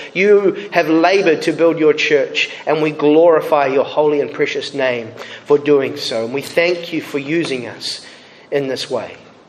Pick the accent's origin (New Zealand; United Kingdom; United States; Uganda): New Zealand; As a Kiwi, there's not many Kiwi pastors in the Reformed Baptist world.